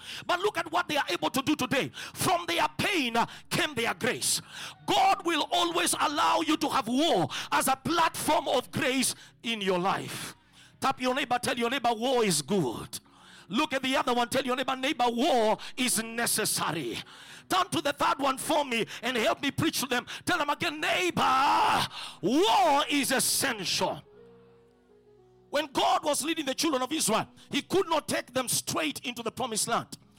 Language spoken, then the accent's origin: English; Western, Kenya; So my wife is from Central, I'm from Western.